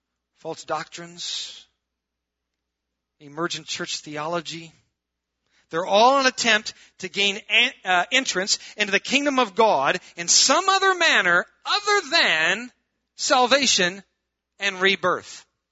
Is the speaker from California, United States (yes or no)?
no; Iowa, United States; I'm from Iowa. We only had like one. It was in a zoo somewhere, I think. Cows, though. Lots of cows.